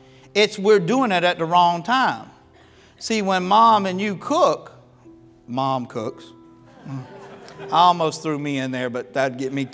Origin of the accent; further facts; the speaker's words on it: Florida, United States; I was raised in Florida, man. I was born in the South. We simplify everything.